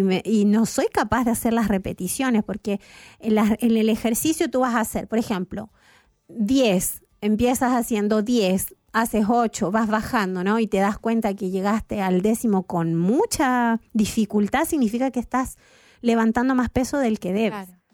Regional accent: Entre Ríos, Argentina; born there; De mi provincia, nací en Entre Ríos yo también.

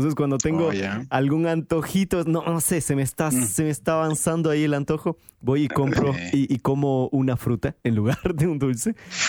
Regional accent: Ecuador; now in Brazil; yo cuando viví en Ecuador, yo soy de Ecuador, yo no tenía la costumbre de comer un postre al final del almuerzo. Pero aquí vivo en Brasil

